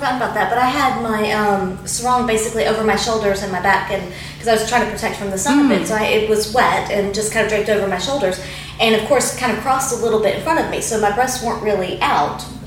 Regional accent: Sydney, New South Wales, Australia

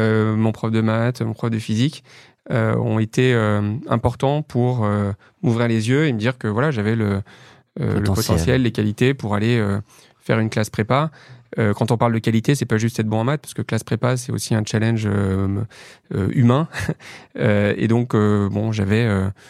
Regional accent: Lyon, Auvergne-Rhône-Alpes, France; moved away as an adult; J'ai grandi dans la banlieue est de Lyon. Je suis resté à Lyon jusqu'à mes 20 ans, classe prépa, et puis voilà, mon école d'ingénieur m'a amené à Paris.

